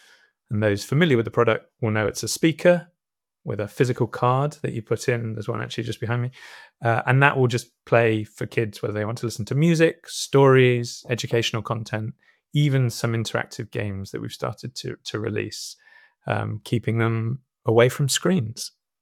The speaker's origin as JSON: {"language": "English", "town": "Cheltenham", "region": "South West England", "country": "United Kingdom", "said": "I'm joining you from Cheltenham, so west of the UK, which is home for me."}